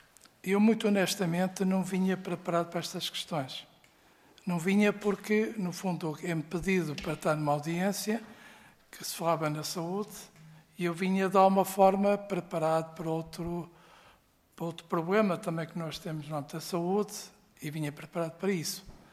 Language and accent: Portuguese; Portugal; porque somos portugueses